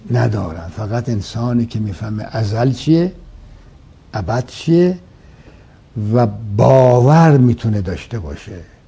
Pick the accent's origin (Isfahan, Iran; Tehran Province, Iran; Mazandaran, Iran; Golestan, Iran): Isfahan, Iran; ما که اهل اصفهانیم، رودخانه زاینده رو که سابقه آب داشته، حالا متاسفانه نداره